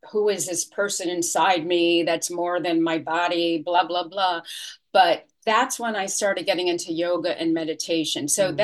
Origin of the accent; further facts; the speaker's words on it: New York City, New York, United States; I grew up in New York City.